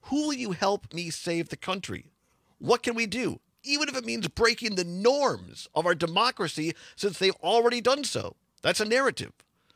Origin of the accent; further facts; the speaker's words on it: Wisconsin, United States; I grew up in Southwest Wisconsin.